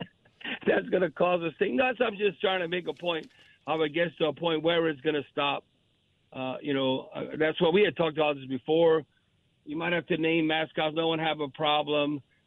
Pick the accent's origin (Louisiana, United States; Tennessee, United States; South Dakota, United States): Louisiana, United States; I'm a Cajun, but I'm not raging, so I don't like that name.